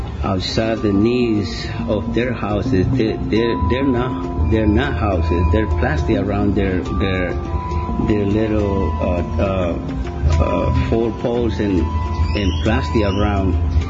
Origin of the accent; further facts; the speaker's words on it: El Salvador; now in Atlanta, United States; I am original from El Salvador, and I live in Atlanta, Georgia.